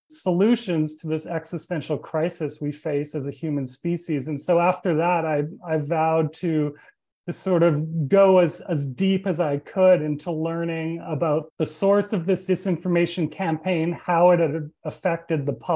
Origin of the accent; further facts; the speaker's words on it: Edmonton, Alberta, Canada; I grew up in a city called Edmonton, which is in the province of Alberta in Canada.